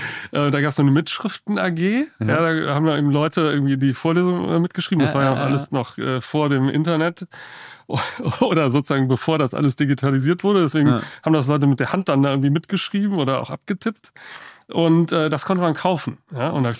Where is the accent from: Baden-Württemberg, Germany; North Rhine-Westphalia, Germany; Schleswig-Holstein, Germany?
North Rhine-Westphalia, Germany; Bonn; moved away as an adult; also born or lived in Cologne / Berlin; now in United States; Ich bin in Bonn geboren. Und genau, in Bonn dann zur Schule gegangen, Abitur gemacht und habe dann in Köln studiert, also BWL studiert. Dann mich irgendwie nach Berlin kurz gezogen, da in der Startup-Welt angefangen. Genau, und dann irgendwann nach Amerika gegangen.